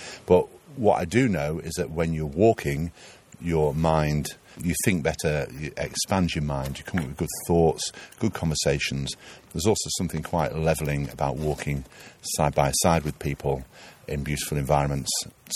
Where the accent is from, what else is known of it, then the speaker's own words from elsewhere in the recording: Harrogate, Yorkshire and the Humber, United Kingdom; I'm from Harrogate in North Yorkshire, and I love the Yorkshire Dales.